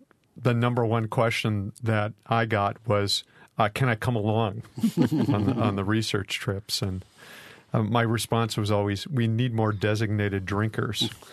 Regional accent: Wisconsin, United States; since I was a kid growing up in Wisconsin and going to taverns with my dad.

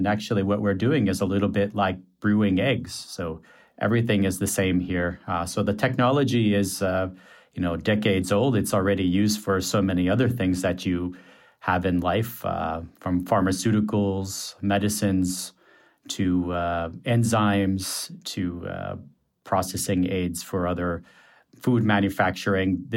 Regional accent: Wisconsin, United States; to be able to produce this wonderful egg product back in my home state.

